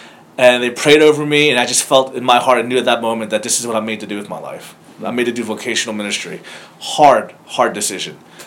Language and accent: English; Florida, United States; also born or lived in Philadelphia / Atlanta; now in Durham, United States; So I was born in Philadelphia, lived there for a while, moved to Atlanta, then moved to Florida where I did high school and college and all.